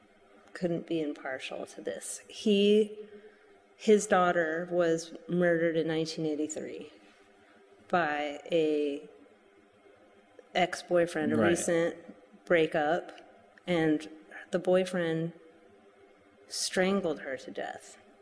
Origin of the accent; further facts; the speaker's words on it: Los Angeles, California, United States; I'm the name dropper on this show, but I grew up in Los Angeles and it kind of becomes common.